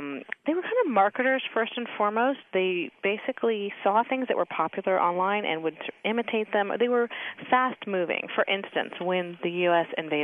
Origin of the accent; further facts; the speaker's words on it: Champaign, Illinois, United States; born there; also born or lived in California; I was born in Champaign.